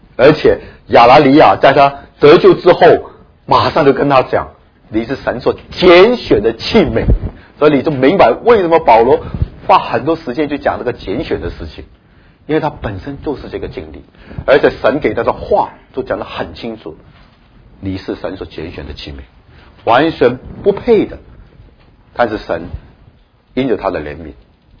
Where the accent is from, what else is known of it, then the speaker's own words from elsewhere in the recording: Hong Kong; accent: Cantonese-accented Mandarin; Chinese is a second language; 或许是因为我不是从大陆来的，我是香港来的，他听我这个广东国语就听得不顺